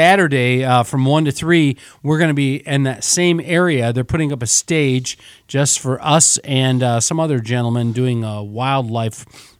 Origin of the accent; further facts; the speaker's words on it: Reed City, Michigan, United States; growing up in Northern Michigan, I'm a Reed City boy.